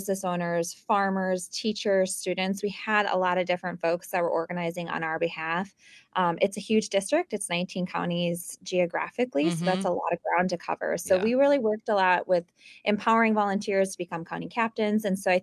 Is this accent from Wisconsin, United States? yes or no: yes; Eau Claire, Wisconsin, United States; So I'm a dairy farmer's daughter. I grew up over here in the Eau Claire area on a registered Holstein farm.